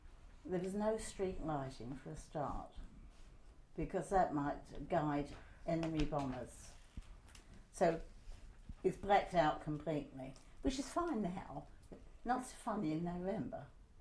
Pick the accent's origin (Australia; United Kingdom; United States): United Kingdom; England; I felt quite proud of being English at that stage.